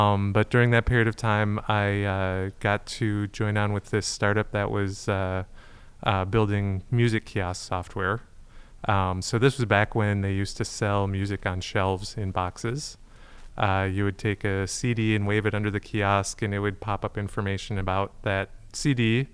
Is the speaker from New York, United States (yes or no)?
no; Twin Cities, Minnesota, United States; moved away as an adult; now in San Francisco, United States; I am a Midwest boy at heart, born and raised in the Twin Cities, Minnesota.